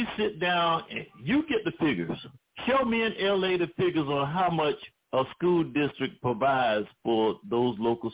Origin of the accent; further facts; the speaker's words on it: Missouri, United States; I'm from Missouri, too. You got to show me.